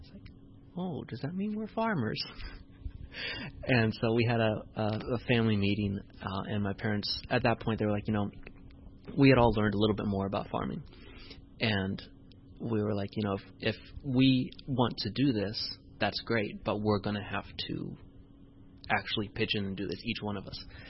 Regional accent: Florida, United States; born there; I was born in South Florida in a city. And obviously, that's a city.

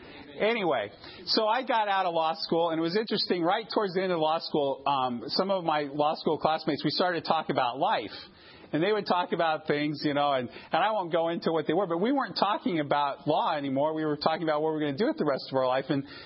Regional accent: Loma Linda, California, United States; I grew up in Loma Linda. I don't know how many generations Seventh-day Adventist.

